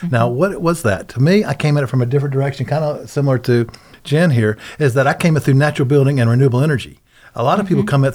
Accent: Georgia, United States; born there; moved away; I came from the Southeast U.S. I was born in Georgia, and there was very little organic gardening going on.

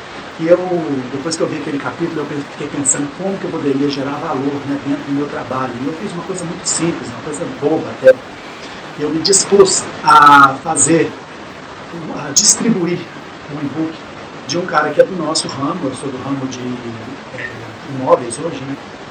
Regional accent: Belo Horizonte, Minas Gerais, Brazil; sou de Belo Horizonte.

